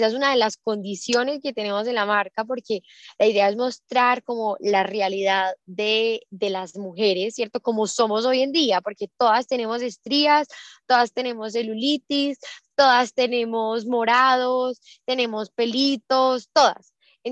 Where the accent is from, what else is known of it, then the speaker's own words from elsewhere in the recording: Manizales, Caldas, Colombia; Yo soy de Manizales